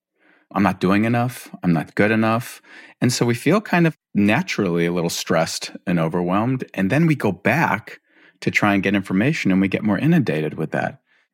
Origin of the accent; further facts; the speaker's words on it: Los Angeles, California, United States; I grew up in Los Angeles and I moved to Northern California for a while.